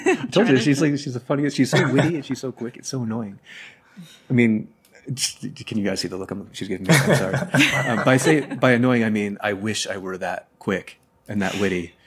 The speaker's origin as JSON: {"language": "English", "region": "New Jersey", "country": "United States", "tie": "born or raised there", "lives_now": "Arkansas, United States", "said": "I definitely came across that when I moved from New Jersey, where Mwangi and I both kind of grew up there and moved to Arkansas, which is a very different culture."}